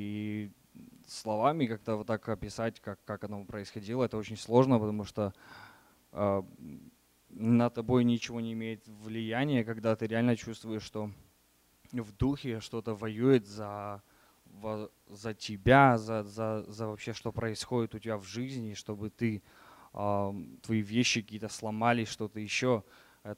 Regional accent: Boston, Massachusetts, United States; Я сам из Бостона, возле Бостона практически.

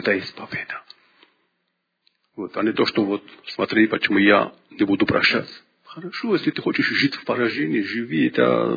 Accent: Georgia; я из Грузии

